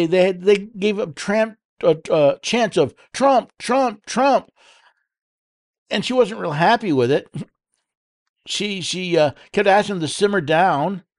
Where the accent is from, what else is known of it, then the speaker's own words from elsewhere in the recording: New York City, New York, United States; born there; By the way, I was born in New York City. I remember as a small child going to a firehouse